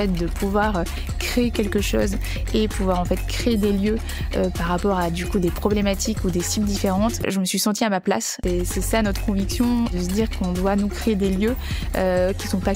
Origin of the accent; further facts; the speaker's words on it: Bordeaux, Nouvelle-Aquitaine, France; Alors j'ai grandi à Bordeaux avec des parents et un frère, on va dire.